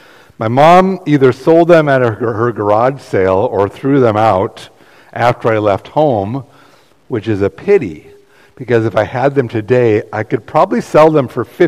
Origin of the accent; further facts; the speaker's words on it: United States; I find myself as an American so much more grateful and proud and excited to be American living in this country than I ever have.